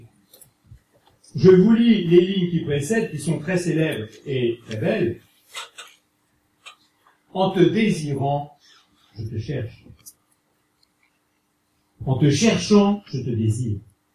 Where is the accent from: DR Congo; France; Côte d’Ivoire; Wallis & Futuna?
France; Vèze, Auvergne-Rhône-Alpes; born there; Je suis né à Vèze en 1926